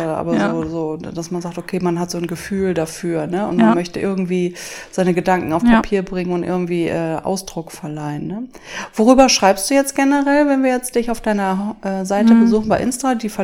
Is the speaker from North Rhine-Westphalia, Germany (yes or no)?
yes; Düsseldorf, North Rhine-Westphalia, Germany; Die sind wahrscheinlich irgendwo noch in meiner Heimat in Düsseldorf.